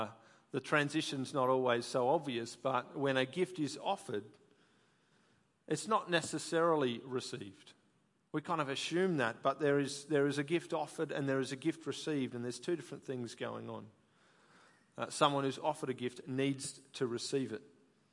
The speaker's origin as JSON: {"language": "English", "town": "Brisbane", "region": "Queensland", "country": "Australia", "tie": "born or raised there", "said": "For me, we grew up in Brisbane, and everyone was in Brisbane except one aunt and one uncle who lived in Wollongong, just south of Sydney."}